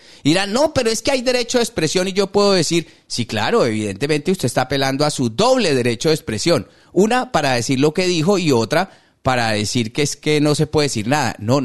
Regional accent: Colombia; Simplemente mirémonos de frente de cómo somos como colombianos.

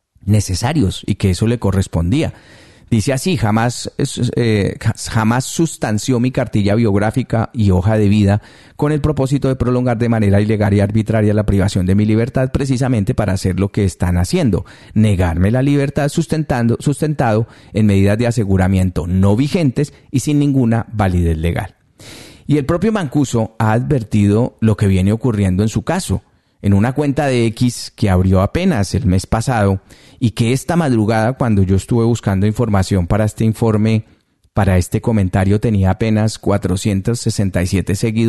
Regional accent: Colombia; a mí como periodista, pero sobre todo como colombiano.

